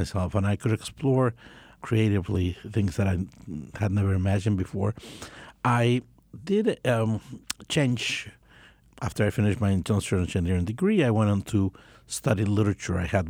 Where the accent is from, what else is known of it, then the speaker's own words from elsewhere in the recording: Guatemala; Growing up in Guatemala at a very repressive time in a very strict family